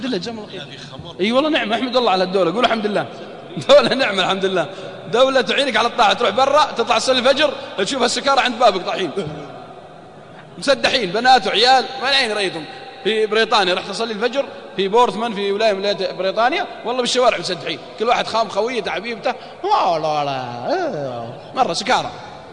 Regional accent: Jeddah, Makkah Province, Saudi Arabia; والله عندنا في جدة ما شاء الله

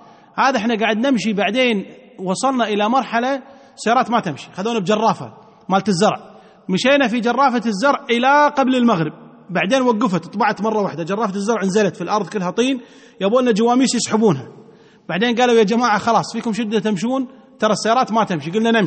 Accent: Kuwait; مو مدح للكويت لأني أنا كويتي

